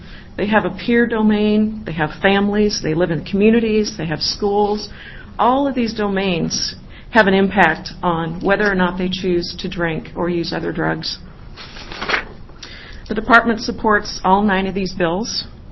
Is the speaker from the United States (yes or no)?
yes; Coquille, Oregon, United States; I grew up in Oregon. I grew up in Coos County, Coquille, Oregon.